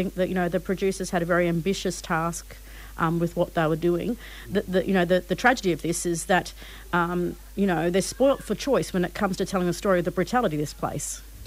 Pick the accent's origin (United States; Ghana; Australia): Australia; Queensland; I'm Manajali and South Sea through the … born and raised on Yuggera country.